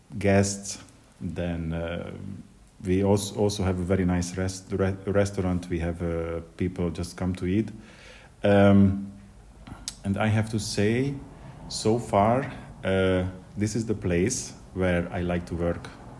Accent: Hungary; now in Ireland; I'm from Hungary.

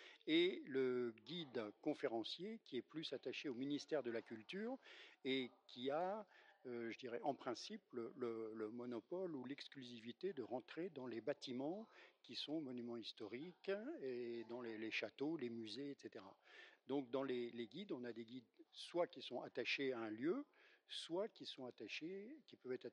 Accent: Bourgogne-Franche-Comté, France; je viens de Bourgogne.

